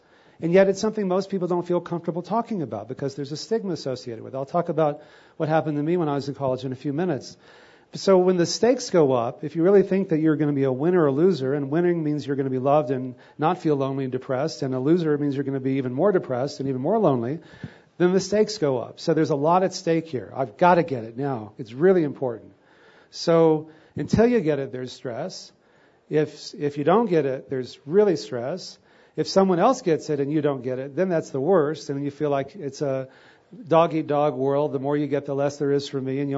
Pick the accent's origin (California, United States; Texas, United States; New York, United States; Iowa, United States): Texas, United States; because I grew up in Texas